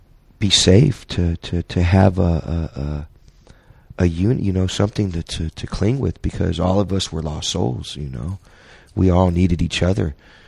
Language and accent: English; San Francisco, California, United States; Because of my gang experience and growing up in the Mission and being a part of a group of individuals